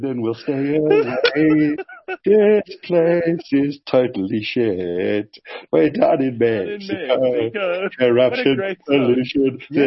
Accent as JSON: {"language": "English", "country": "South Africa", "said": "I didn't want him to carry my bag because I'm South African."}